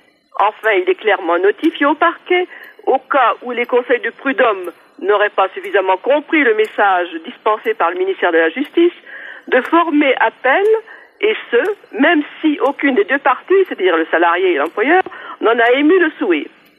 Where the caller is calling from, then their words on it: Montreuil, Île-de-France, France; de Montreuil-sous-Bois.